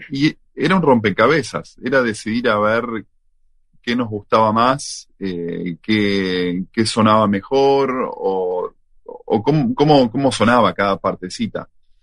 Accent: Buenos Aires, Argentina; Yo soy de Buenos Aires

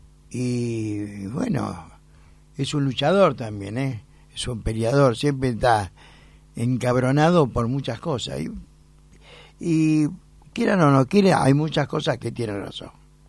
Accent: Argentina; Lamentablemente estamos en el mismo barco, somos todos argentinos

